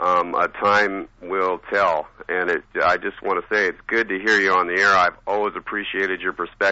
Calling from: Mississippi, United States; I'm actually at Sarge's house in Mississippi.

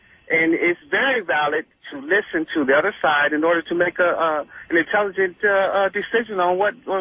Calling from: Detroit, Michigan, United States; I'm originally from Detroit.

